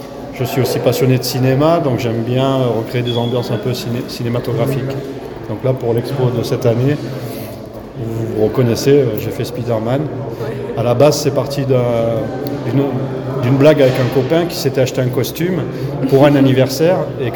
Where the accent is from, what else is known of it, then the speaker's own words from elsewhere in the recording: Menton, Provence-Alpes-Côte d'Azur, France; Je suis de Menton et Menton est une ville très photogénique.